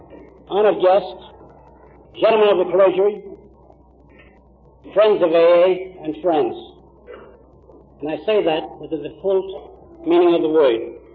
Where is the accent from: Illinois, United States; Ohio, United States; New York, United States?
New York, United States; Brooklyn; born there; I was born in Ninth Ward of Brooklyn, predominantly Irish, with smattering of Italians and very few of ebony hue.